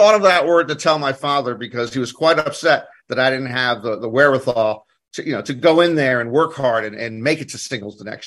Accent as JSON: {"language": "English", "town": "Silver Spring", "region": "Maryland", "country": "United States", "tie": "born or raised there", "said": "So I grew up in the shadow of Washington, D.C., in the neighboring suburb of Silver Spring, Maryland, just one spring."}